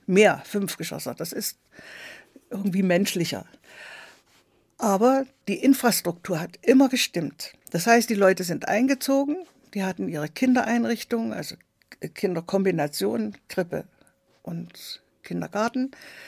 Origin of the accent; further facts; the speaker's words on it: Germany; Und das war ja ein großes Handicap bei uns in der DDR, dass wir seit der 5. Klasse Russisch hatten und im Grunde genommen keiner sprechen konnte